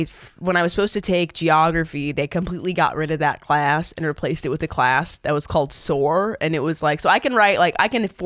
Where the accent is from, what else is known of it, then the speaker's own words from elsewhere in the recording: California, United States; And I looked, I'm from California. It was straight up not California.